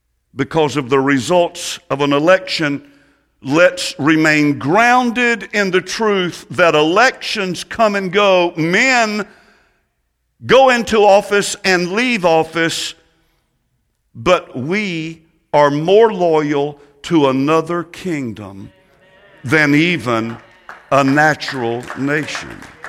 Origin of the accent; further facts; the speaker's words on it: United States; Now, I'm an American, and that is a natural and a temporal thing.